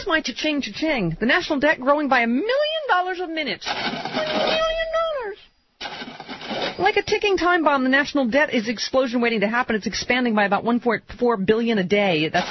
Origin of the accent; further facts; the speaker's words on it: Buffalo, New York, United States; listen, I grew up in Buffalo. You can't scare me.